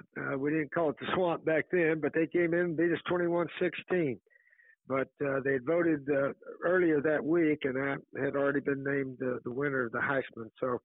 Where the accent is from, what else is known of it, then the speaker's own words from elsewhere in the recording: Tennessee, United States; That would seem to be a phrase or a term that I would use occasionally growing up in East Tennessee